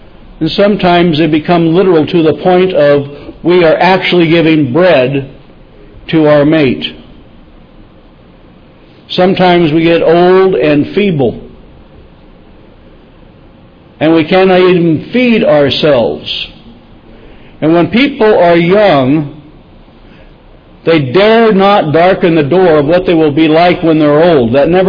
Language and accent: English; Wyoming, United States; Now, I'm from Wyoming, and they have some rather rude ways of explaining about picking a mate in Wyoming.